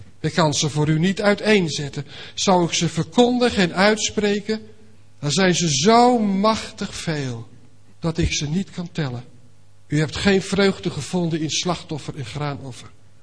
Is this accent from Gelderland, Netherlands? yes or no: yes; Nunspeet, Gelderland, Netherlands; ik kom uit Nunspeet, maar dat wisten velen van u wel.